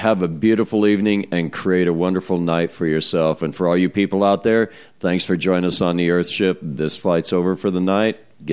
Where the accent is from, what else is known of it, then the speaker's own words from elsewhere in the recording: Buffalo, Wyoming, United States; also born or lived in Montana; I grew up in Buffalo, Wyoming. Graduated from Belfry, Montana. I was a Belfry bat.